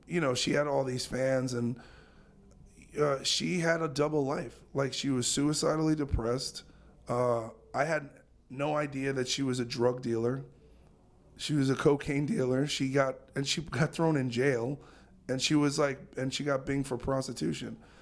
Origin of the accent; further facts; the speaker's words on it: New York, United States; I think like for me, I grew up in New York and I like grew up with great hip hop artists.